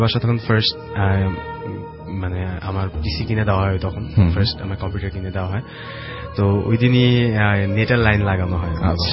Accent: Dhaka, Dhaka Division, Bangladesh; আমি ধানমন্ডি থেকে এসেছি।

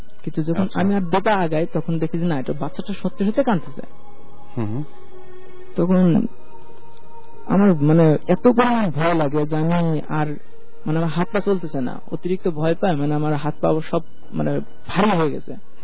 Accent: Kumarkhali, Khulna Division, Bangladesh; আমার বাড়ি কুষ্টিয়া কুমারখালীতে

